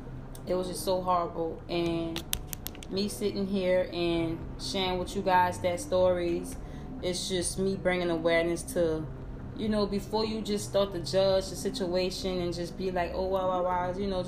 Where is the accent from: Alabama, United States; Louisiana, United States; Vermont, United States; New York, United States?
Louisiana, United States; New Orleans; I'm from New Orleans, from the west side of New Orleans, and I've been through Katrina, Hurricane Katrina, and devastating.